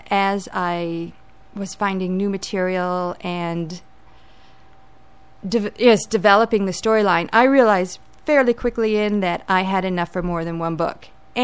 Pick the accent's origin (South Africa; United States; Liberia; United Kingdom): United Kingdom; England; I'm English. My background is English. My parents were born and raised in England.